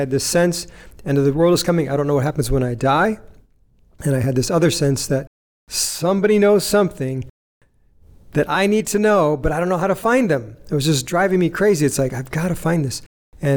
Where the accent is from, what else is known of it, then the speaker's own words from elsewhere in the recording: New York, United States; And I grew up here up in the Western New York, upstate New York.